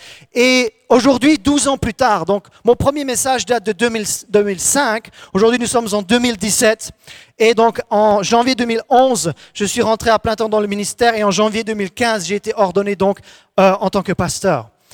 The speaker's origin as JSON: {"language": "French", "country": "Switzerland", "tie": "born or raised there", "said": "J'ai été présenté comme étant suisse. Effectivement, je suis né, j'ai grandi en Suisse. Mon père est franc-comtois, donc j'ai aussi un peu de sang français. Mais je suis citoyen du ciel avant tout, n'est-ce pas? Donc"}